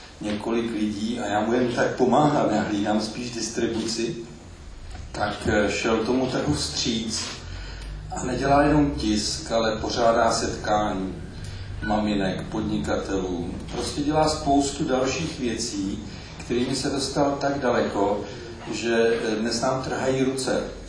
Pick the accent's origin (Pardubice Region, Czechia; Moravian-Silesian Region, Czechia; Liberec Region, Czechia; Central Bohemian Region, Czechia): Central Bohemian Region, Czechia; Říčany; jsem z Říčan. Jsem farář